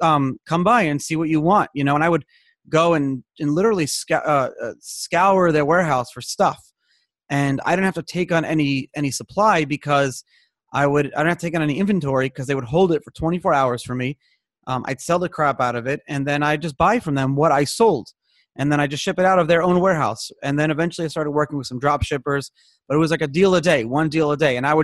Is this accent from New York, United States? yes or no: yes; Brooklyn, New York, United States; I grew up in Brooklyn. Actually for 12 years, I went to like a very religious yeshiva, and I was supposed to actually become like a rabbi.